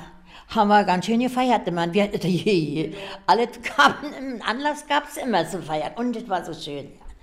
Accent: Horst, Germany; Ich komme auch aus Horst, da war das Volksgut und eine große Ausbildungsstätte für Lehrlinge.

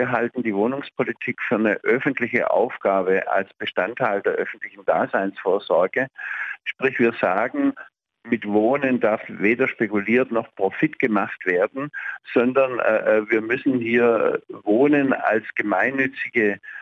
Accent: Stuttgart, Baden-Württemberg, Germany; now in Berlin, Germany; Also ich bin ja aus Stuttgart.

